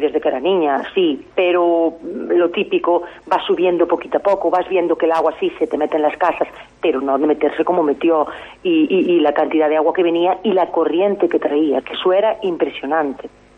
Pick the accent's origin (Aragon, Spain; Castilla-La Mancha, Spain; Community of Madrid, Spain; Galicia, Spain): Galicia, Spain; Viveiro; Los vecinos que somos de Vivero, de Junquera en este caso